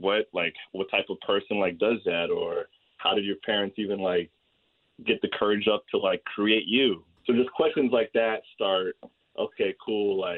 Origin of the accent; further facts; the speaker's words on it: Stamford, Connecticut, United States; I grew up in Stamford. It's a pretty diverse area compared to what most people perceive Connecticut to be.